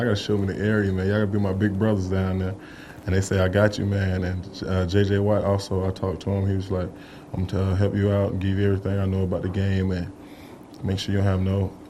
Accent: Rock Hill, South Carolina, United States; Jonathan Joseph from the same area. I'm from Rock Hill, South Carolina.

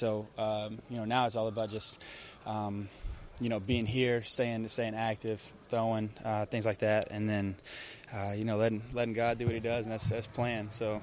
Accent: Texas, United States; Growing up in the Metroplex, all my friends are Cowboys fans

